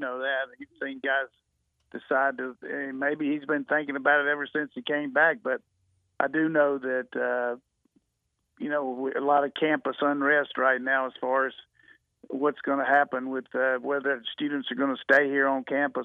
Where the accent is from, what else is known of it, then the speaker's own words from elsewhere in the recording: Burlington, North Carolina, United States; He's from my hometown, home county there in Burlington, North Carolina.